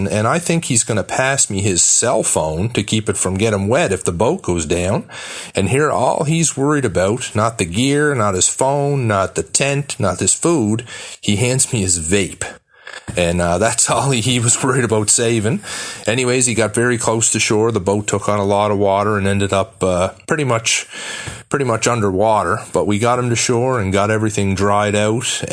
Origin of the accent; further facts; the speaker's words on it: Sydney, Nova Scotia, Canada; I'm from Sydney.